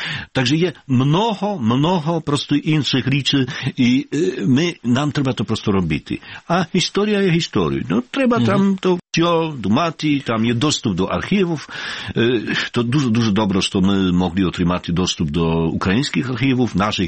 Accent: Kraków, Lesser Poland, Poland; Ukrainian is a second language; згинув в битві під скалою коло мого рідного міста Кракова.

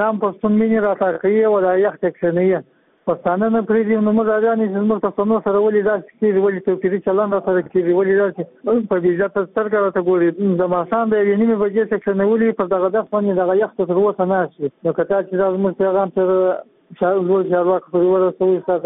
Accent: Kandahar, Afghanistan; now in Mazar-i-Sharif, Afghanistan; مزار شریف د فار څخه خبره کوم زه د کندهار اوسیدونکو یم

